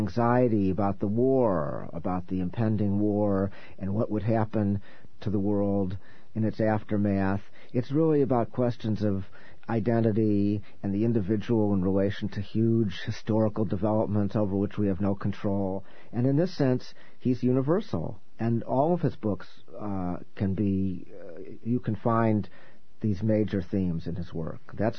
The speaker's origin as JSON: {"language": "English", "town": "Evanston", "region": "Illinois", "country": "United States", "tie": "born or raised there", "said": "I'm myself from Evanston. I'm from the comfortable suburbs and grew up in the 60s."}